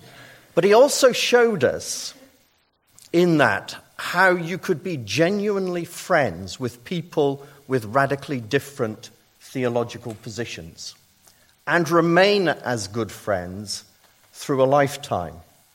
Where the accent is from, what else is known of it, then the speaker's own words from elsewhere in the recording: Northern Ireland, United Kingdom; moved away; you can't take Northern Ireland from the boy. And we had this common, I believe, expat feeling about being Northern Irish, which stayed with us